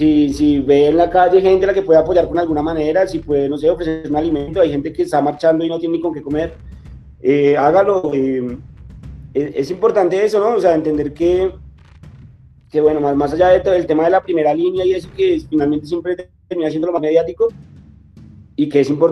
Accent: Colombia; como pueblo colombiano, como clases subalternas, como clases populares

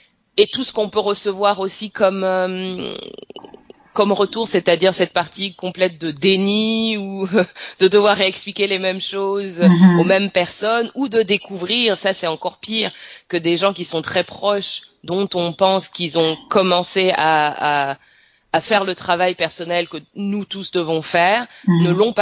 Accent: Abidjan, Côte d’Ivoire; J'ai grandi à Abidjan, en Côte d'Ivoire. Mm-hmm. Mes parents se sont installés en Côte d'Ivoire en 1971. Mon frère aîné avait 6 mois. Mm-hmm. Et moi, je suis née 11 ans après.

